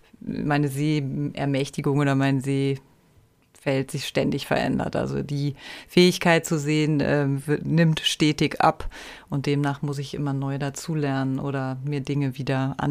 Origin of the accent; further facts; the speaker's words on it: Göttingen, Lower Saxony, Germany; born there; moved away; also born or lived in North Germany; auch erstmal gar nicht hier geboren, aber ich lebe jetzt auch schon über 25 Jahre in der Stadt. Komme aber eigentlich gebürtig aus Göttingen und dann mit einem kleinen Umweg über den Norden Westdeutschlands.